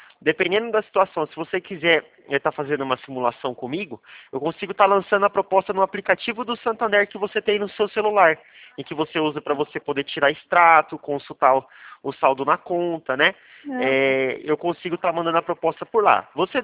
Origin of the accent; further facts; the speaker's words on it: Presidente Prudente, São Paulo, Brazil; Eu sou daqui de Presidente Prudente, São Paulo.